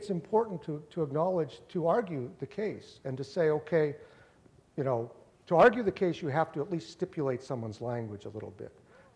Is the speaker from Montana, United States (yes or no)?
yes; Anaconda, Montana, United States; it exists where I grew up in Anaconda, Montana, where everybody was saying, oh, in the good old days, we knew our neighbors